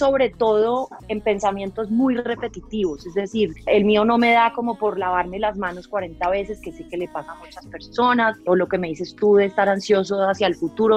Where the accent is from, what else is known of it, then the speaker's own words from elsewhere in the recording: Manizales, Caldas, Colombia; Yo vivía en Manizales, soy de Manizales, en ese entonces vivía ahí